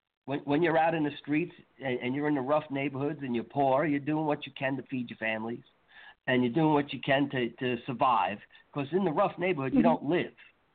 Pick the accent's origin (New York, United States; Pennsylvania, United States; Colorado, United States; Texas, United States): New York, United States; Bay Shore; I grew up out on Long Island in a town called Bayshore in the 80s. It was kind of rough.